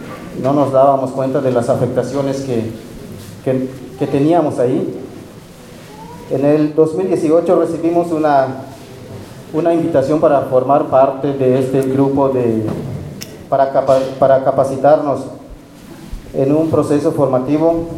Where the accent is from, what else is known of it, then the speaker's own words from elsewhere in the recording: Candelaria, Quintana Roo, Mexico; vengo de la comunidad de Candelaria, del municipio de José María Morelos, del estado de Quintana Roo.